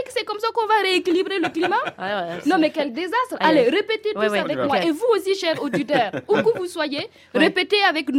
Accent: Burkina Faso; Normalement, chez moi au Burkina Faso, c'est les Sawadogo qui détiennent le pouvoir de faire tomber la pluie. Bon, moi je ne suis pas une Sawadogo, je suis une

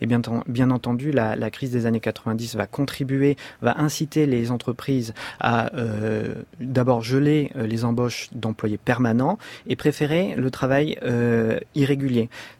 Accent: France; ce qui correspondrait chez nous en France aux employés qui seraient embauchés en CDI

